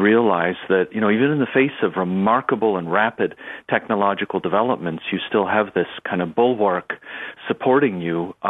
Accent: Fall River, Massachusetts, United States; now in Philadelphia, United States; But I am originally from Fall River, from the Diocese of Fall River. I'm incarnated as a priest there.

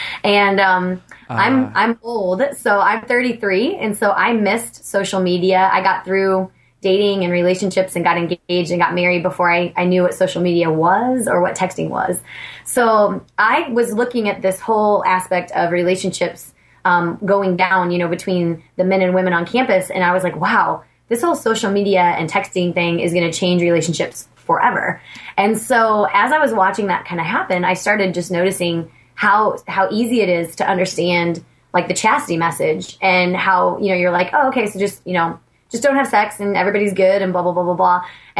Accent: Kansas, United States; I mean, I'm from Kansas, and I love Kansas

